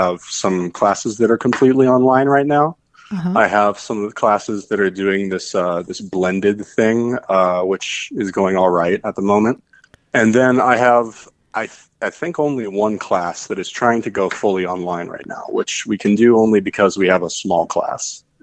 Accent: Gardner, Montana, United States; I am. I'm from Gardner, Montana.

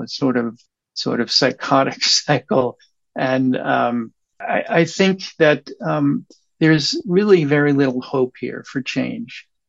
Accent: United States; also born or lived in Israel; as an American Jew, that pains me. And I've lived in Israel and studied in Israel

